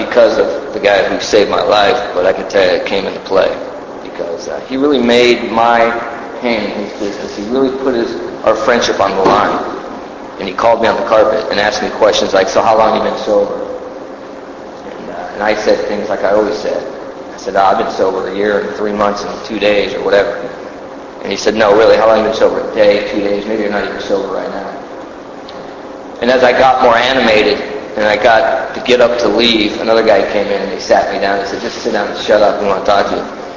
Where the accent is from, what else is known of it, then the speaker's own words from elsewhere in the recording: Stockton, California, United States; I grew up in California. I grew up in a town called Stockton, California. If anyone's from California, you know I'm not bragging about it.